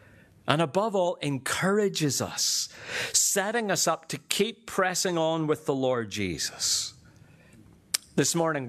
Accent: Northern Ireland, United Kingdom; now in Australia; I am Northern Irish. I am Irish. I am British. I am Australian. So I'm confused most of the time, except when the rugby is on.

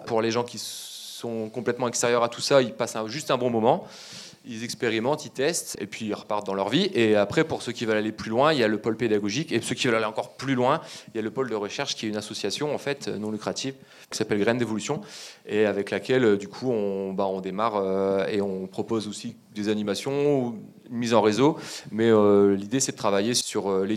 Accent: Arras, Hauts-de-France, France; born or raised there

